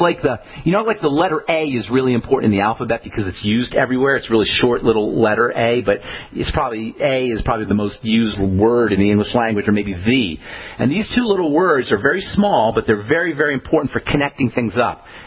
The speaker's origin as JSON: {"language": "English", "town": "Boulder", "region": "Colorado", "country": "United States", "tie": "born or raised there", "said": "Let's go to my hometown of Boulder, Colorado."}